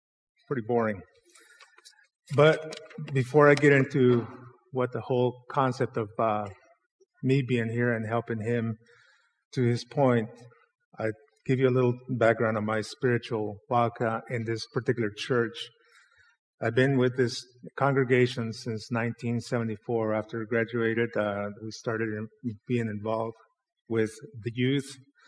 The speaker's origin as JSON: {"language": "English", "country": "Mexico", "tie": "born or raised there", "also_born_or_lived": "Texas, United States", "moved": "yes", "lives_now": "Idaho, United States", "said": "That's why he's my friend. But I grew up in Mexico. We lived there 12 years of my life. I moved to the States, and I've been in Idaho since 71."}